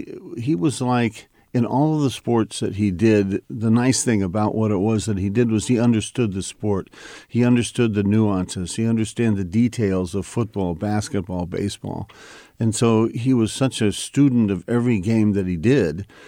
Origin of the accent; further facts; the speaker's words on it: Linden, California, United States; where are you from? I'm from Linden. Oh, wait, Aaron Judge is from Linden.